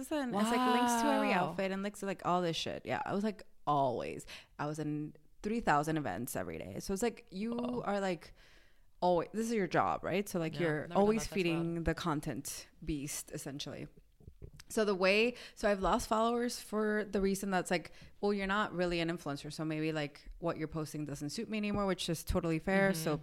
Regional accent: Miami, Florida, United States; I'm not surprised I'm from Miami.

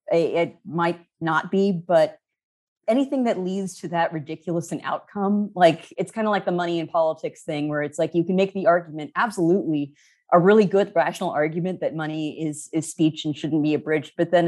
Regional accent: California, United States; now in Washington, United States; Well, I'm actually from California, although I live in DC now.

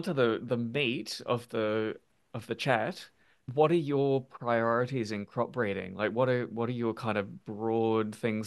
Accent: Australia; as an Australian, I can relate to that.

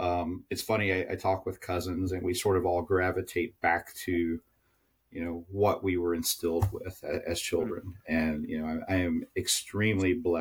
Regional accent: South Carolina, United States; born there; accent: Southern; also born or lived in Seattle; I was born in South Carolina. For those of you that don't hear the Southern accent very often, it's because I lived on the West Coast for about 8 years in Seattle in my 20s

